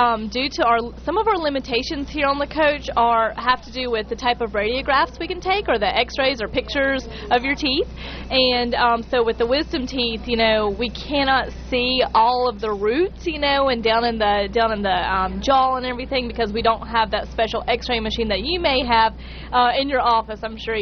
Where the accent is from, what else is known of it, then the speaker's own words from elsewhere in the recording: Charleston, South Carolina, United States; No, I'm from Charleston, South Carolina.